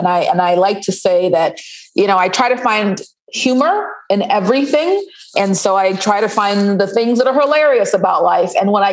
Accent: Atlanta, Georgia, United States; I'm from Atlanta. I ended up going to college very early.

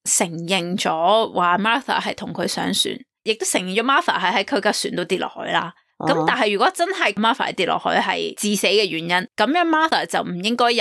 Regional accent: China; 佢哋当地人嗰啲坟墓同我哋中国人系唔同嘅

